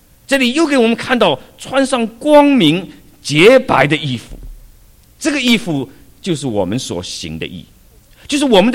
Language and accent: Chinese; China; 所以我们中国人说衣食住行，衣是第一位